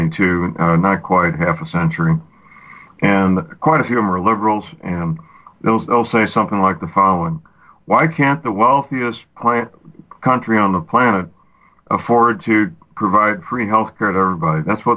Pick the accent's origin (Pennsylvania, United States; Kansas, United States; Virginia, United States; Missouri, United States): Missouri, United States; St. Louis; I've seen this firsthand in my hometown, St. Louis, Missouri.